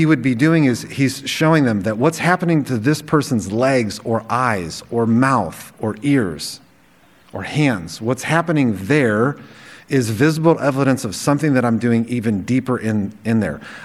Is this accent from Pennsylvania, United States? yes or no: no; Los Angeles, California, United States; And I grew up in downtown Los Angeles. That's where I was born. And I was born in Hollywood.